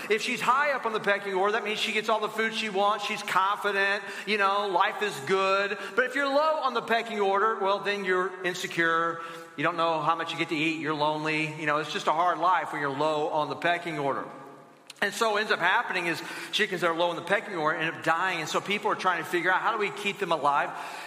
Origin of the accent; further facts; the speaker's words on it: Alabama, United States; Mind you, I come from Alabama.